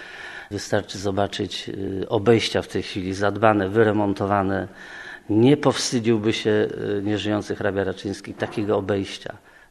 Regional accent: Świątniki, Greater Poland Voivodeship, Poland; Nie, od urodzenia jestem mieszkańcem Świątnik

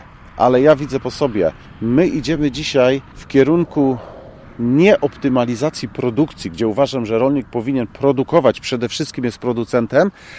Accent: Głażewo, Masovian Voivodeship, Poland; Ja pochodzę z gospodarstwa w sąsiedniej wiosce Głażewo. Tam jest po ojcu gospodarstwo.

